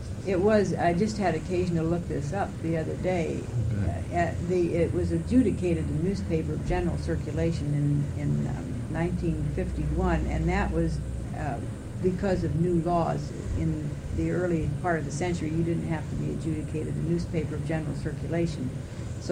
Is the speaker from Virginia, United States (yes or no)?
no; Beatrice, Nebraska, United States; I was born in Omaha, Nebraska, but that was just because the hospital was there. And I grew up in Beatrice, Nebraska.